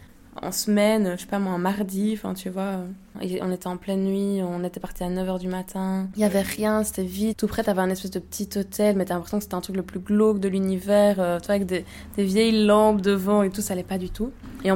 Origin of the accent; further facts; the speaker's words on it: Belgium; On lui dit, mais mec, on vient de Belgique, on va pas faire demi-tour.